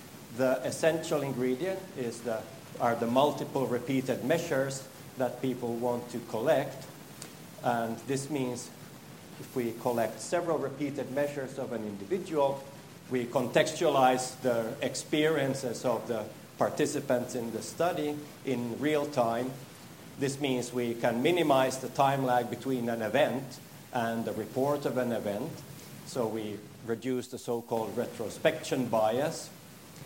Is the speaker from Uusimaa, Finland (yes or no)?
no; Vaasa, Ostrobothnia, Finland; I'm not actually very far away from my birthplace. I grew up in Vasa and studied there at the Department of Education to be a primary school teacher.